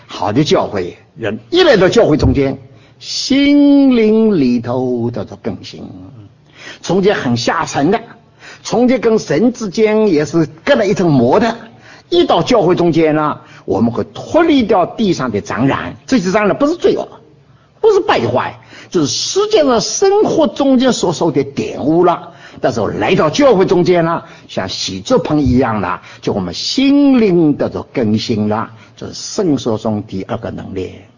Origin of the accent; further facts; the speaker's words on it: Dinghai, Zhejiang, China; also born or lived in Shanghai; now in United States; 我是佛教家庭长大的，我信主已经60多年了。我回头去想了，我也不过是个很普通的家庭中间长大的孩子。但我以后2岁到定海去了，在定海小学和初中2年级，然后到了逃难到上海去的。